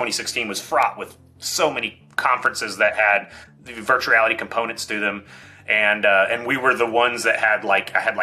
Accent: Austin, Texas, United States; growing up in Austin, there's a lot of live music here.

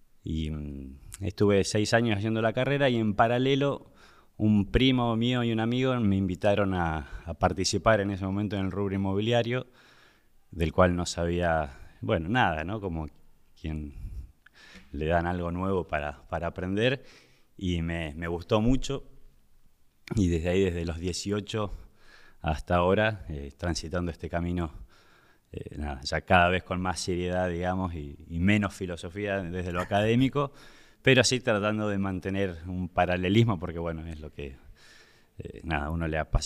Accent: Tucumán, Argentina; born there; Nací en Tucumán, en el norte, mi viejo norteño. Tengo 5 hermanos, familia numerosa, artistas.

